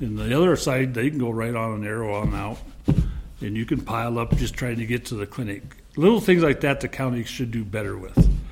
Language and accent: English; Belgrade, Montana, United States; I born and raised in Belgrade virtually.